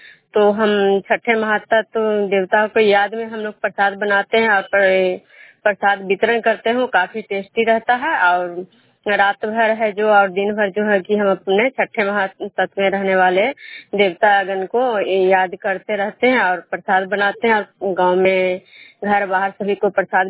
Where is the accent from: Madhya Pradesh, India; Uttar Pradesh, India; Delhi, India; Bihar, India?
Bihar, India; Vishnupur; मैं विष्णुपुर ग्राम खुजरा पंचायत नालंदा जिला नवेलोसा प्रखंड के निवासी हूँ।